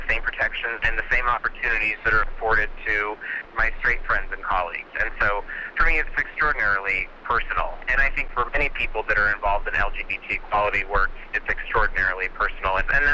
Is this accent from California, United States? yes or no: yes; California, United States; moved away as an adult; now in New York, United States; I am a Californian by birth and grew up out there, and when I moved out to New York during the Prop 8 campaign